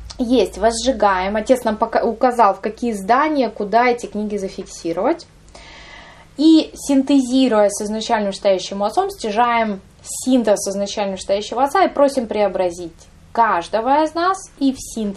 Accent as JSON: {"language": "Russian", "town": "Kaliningrad", "region": "Kaliningrad Oblast", "country": "Russia", "said": "Нет, мы помним, что мы из Калининграда, и что мы в Калининграде."}